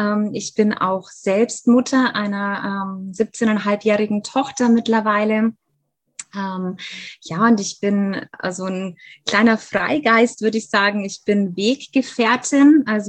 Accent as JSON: {"language": "German", "country": "Germany", "tie": "born or raised there", "said": "ich lebe in Bayern. Ich bin in Deutschland auch aufgewachsen, bin aber tatsächlich Halbamerikanerin. Also das heißt, ich bin deutsch-amerikanische Adoptierte."}